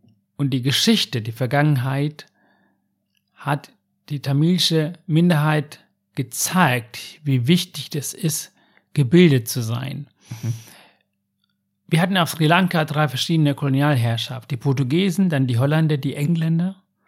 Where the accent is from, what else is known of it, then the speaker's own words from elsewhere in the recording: Germany; ob es für mich als Deutsche so selbstverständlich ist